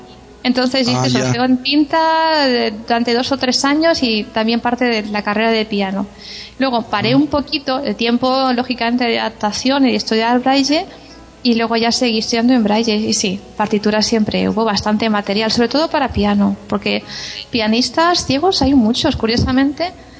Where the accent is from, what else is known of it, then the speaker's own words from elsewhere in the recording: Vilagarcía de Arousa, Galicia, Spain; now in Madrid, Spain; yo soy de Galicia, de Villa García de Arosa. O sea, estudié en el conservatorio de Pontevedra la mitad de la carrera y la otra mitad aquí en Madrid, donde vivo ahora.